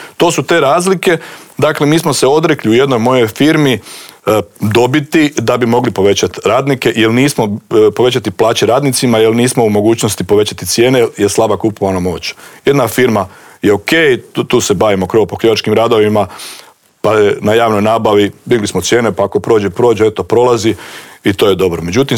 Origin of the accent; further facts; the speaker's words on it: Croatia; Kod nas u Hrvatskoj, znao sam ponavljati kako mi imamo svoje nekakve standarde, odnosno navike